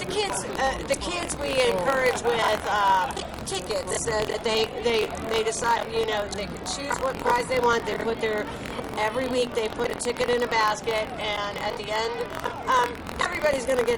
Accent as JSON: {"language": "English", "town": "McKeesport", "region": "Pennsylvania", "country": "United States", "said": "I'm from McKeesport, Pennsylvania."}